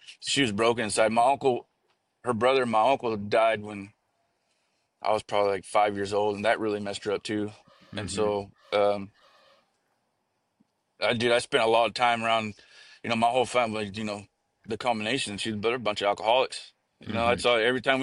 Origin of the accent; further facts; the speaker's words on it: California, United States; also born or lived in Alamosa, Colorado; We moved back to California. I was born in Alamosa, Colorado. We moved back to California